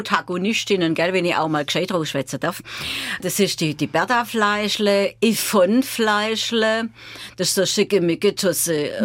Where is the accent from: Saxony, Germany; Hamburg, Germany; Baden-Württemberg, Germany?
Baden-Württemberg, Germany; accent: Swabian; Ja, wir möchten einfach, dass unser Dialekt bewahrt wird. Und es macht auch unheimlich Spaß, Schwäbisch zu schwätzen.